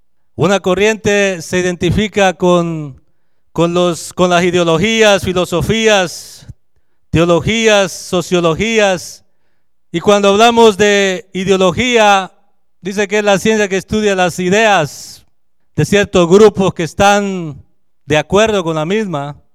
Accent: San Marcos, Guatemala; yo crecí frontera con México, en Guatemala, ahí está el río Suchate que nos divide.

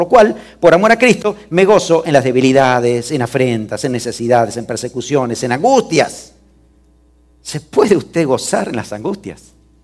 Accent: Pehuajó, Buenos Aires Province, Argentina; Pehuajó es mi pueblo, donde yo fui criado en Argentina. Es una ciudad tremenda.

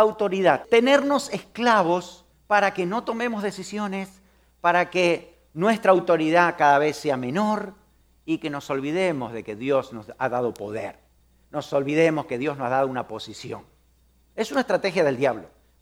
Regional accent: Pehuajó, Buenos Aires Province, Argentina; En mi tierra, en Pehuajó

